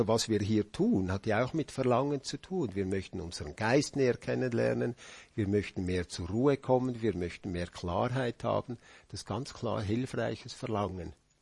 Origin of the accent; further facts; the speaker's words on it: Zug, Switzerland; wo ich aufgewachsen bin, da war mal am Regierungsgebäude in Zug eine große Mauer